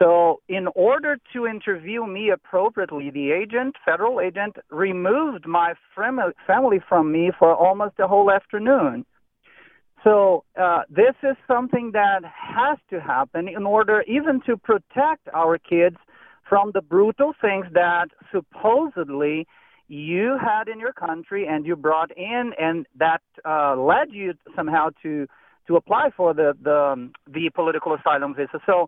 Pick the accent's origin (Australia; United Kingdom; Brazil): Brazil; English is a second language; moved away as an adult; now in United States; I'm from Brazil. I've been here in America for almost 2 years under your political asylum visa, and we're still pending.